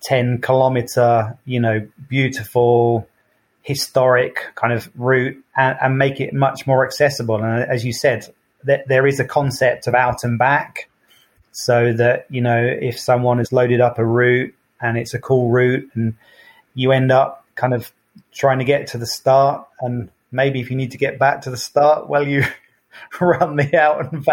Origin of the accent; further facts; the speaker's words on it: United Kingdom; my proudest things I've seen as a Brit